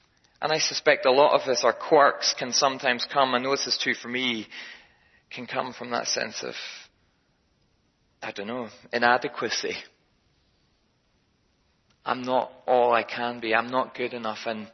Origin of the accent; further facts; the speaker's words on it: Northern Ireland, United Kingdom; It's just that I'm Northern Irish, so maybe I'm one step above.